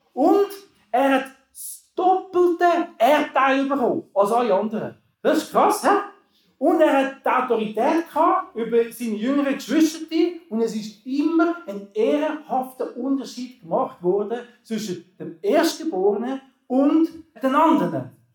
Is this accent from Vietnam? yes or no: no; England, United Kingdom; Also da bei uns in England essen das Zeug schon am Morgen früh, das heisst Beans und Toast.